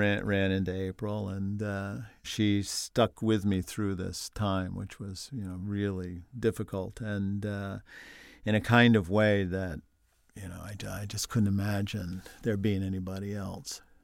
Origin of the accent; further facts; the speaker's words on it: New York, United States; I grew up on Long Island.